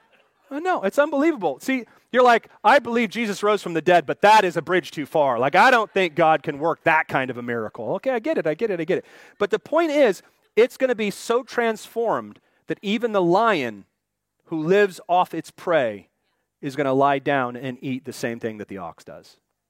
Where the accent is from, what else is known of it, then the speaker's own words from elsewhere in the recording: Pacific Northwest, United States; You know, I grew up in the Northwest, so our thing was bears.